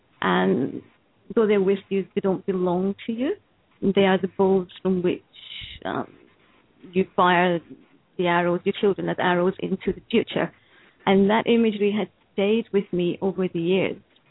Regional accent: Scotland, United Kingdom; born there; I was born in Scotland. I've lived in six countries on three continents.

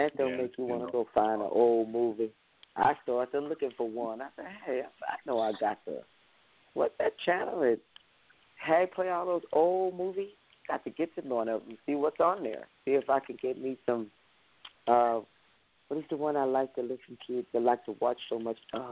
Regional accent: Houston, Texas, United States; I'm from Houston, and that's all it used to do is rain.

